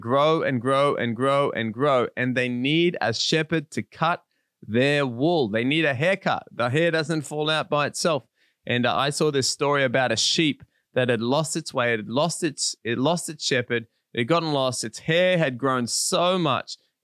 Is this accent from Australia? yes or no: yes; Australia; And I'm from Australia, and I know a little bit about sheep.